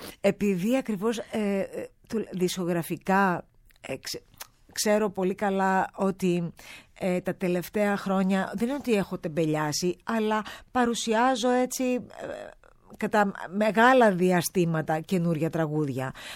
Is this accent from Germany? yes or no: no; Cyprus; Την πατρίδα μου.